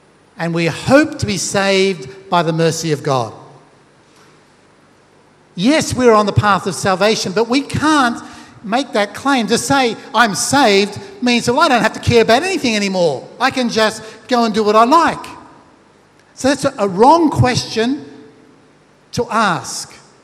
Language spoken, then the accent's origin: English; Australia; are you Australian? I said, yeah, I'm Australian.